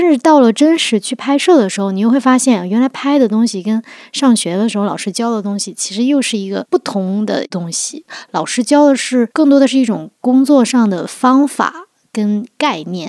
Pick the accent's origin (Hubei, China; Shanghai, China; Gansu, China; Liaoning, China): Hubei, China; Enshi; 对，我们那儿会有一个茶季，小时候家家户户确实在自己的家乡老家那片是有自己茶园的。